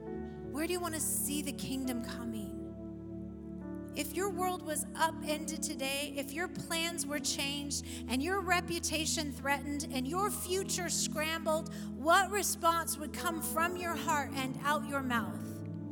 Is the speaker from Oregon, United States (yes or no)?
yes; Oregon, United States; we were like, "We are from Oregon. We got this."